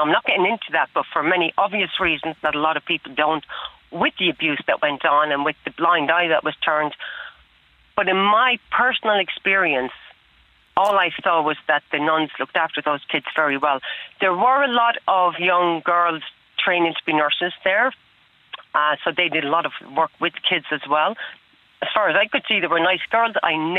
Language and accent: English; Carlow, Leinster, Ireland; I'm from Carlow, grew up, I wasn't exposed to any other religion